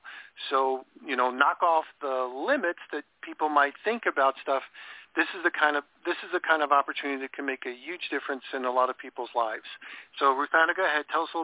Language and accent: English; New York, United States; when I grew up in New York, that doesn't matter. My dad used to have a boat. It was on a saltwater canal on Long Island.